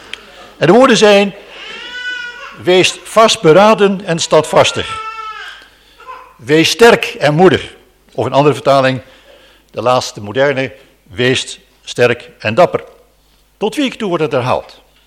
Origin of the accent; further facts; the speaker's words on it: Schiedam, South Holland, Netherlands; born there; Ik ben in Havenstad geboren. Schiedam. Ik heb in Havenstad gewerkt.